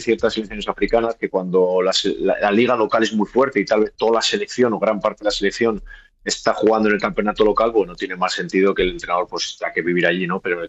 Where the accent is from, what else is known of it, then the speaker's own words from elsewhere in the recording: Bilbao, Basque Country, Spain; Vivo en Bilbao. Yo soy de Bilbao, vivo en Bilbao